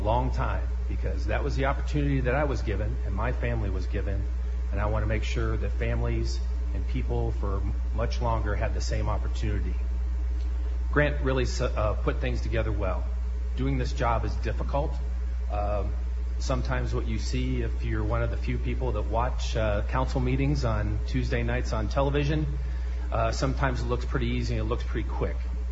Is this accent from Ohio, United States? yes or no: yes; Findlay, Ohio, United States; I'm running for my third term as councilman at large. I was born and raised in Findlay, Ohio, and lived here until 1980